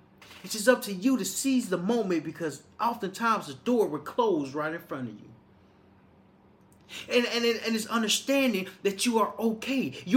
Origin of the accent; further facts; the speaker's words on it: Little Rock, Arkansas, United States; because my hometown in Little Rock, Arkansas, we went to a place called Fayetteville, Arkansas.